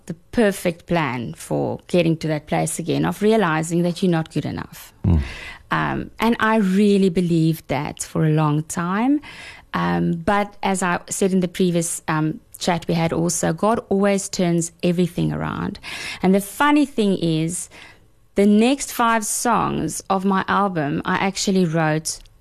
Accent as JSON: {"language": "English", "town": "Bellville", "region": "Western Cape", "country": "South Africa", "tie": "born or raised there", "said": "Okay, so I was born in Belleville."}